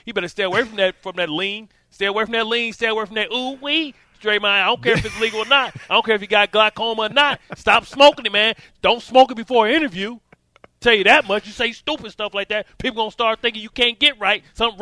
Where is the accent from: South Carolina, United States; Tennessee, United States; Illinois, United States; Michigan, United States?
Michigan, United States; And we're from Michigan together, man.